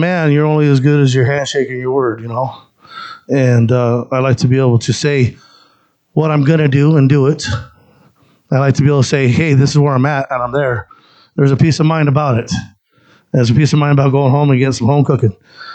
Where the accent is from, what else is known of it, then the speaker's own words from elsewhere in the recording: Apache Junction, Arizona, United States; just a real short testimony about me. I grew up here in Apache Junction, went to Apache Junction High School.